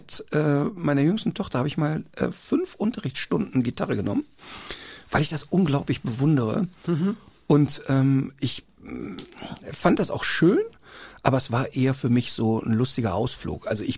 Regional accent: Duisburg, North Rhine-Westphalia, Germany; Ja, da aufgewachsen. Paar Meter davon entfernt geboren. Ja.

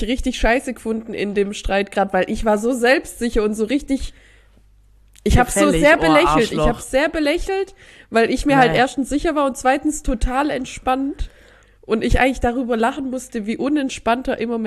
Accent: Gechingen, Baden-Württemberg, Germany; nicht Stammheim bei Stuttgart, sondern Stammheim hier bei Calw, nach Gechingen in mein Heimatdorf gefahren.

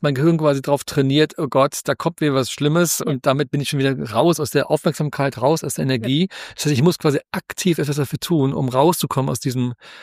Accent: Rhineland, Germany; Ich bin ja auch Rheinländer

